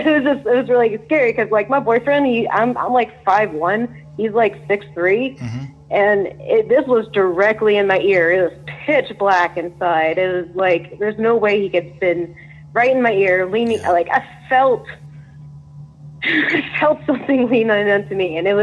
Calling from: Traverse City, Michigan, United States; Yeah, I'm calling from Traverse City, Michigan.

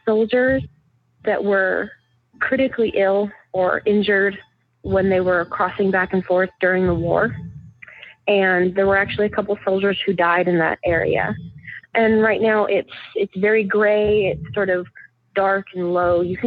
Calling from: Burbank, California, United States; I'm calling from Burbank, California.

